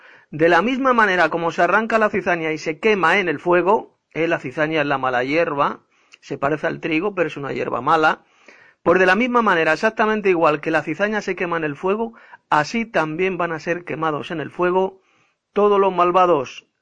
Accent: Madrid, Community of Madrid, Spain; de Madrid, España.

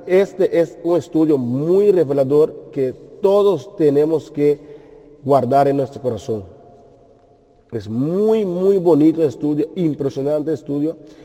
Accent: Curaçao; now in Netherlands; Soy de Holanda, o vivo en Holanda, soy de Curaçao.

